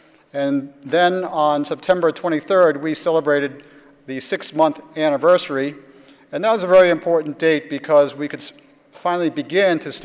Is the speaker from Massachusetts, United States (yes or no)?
yes; Massachusetts, United States; I'm from Massachusetts, and I'm very proud to see how Massachusetts passed health reform in 2006